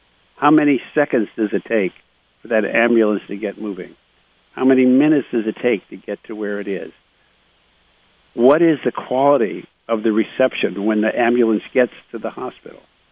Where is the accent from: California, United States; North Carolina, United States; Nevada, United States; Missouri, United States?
Missouri, United States; St. Louis; born there; I was born in St. Louis at Jefferson Barracks. My dad was stationed there during the Second World War. I was born at the very end of the war.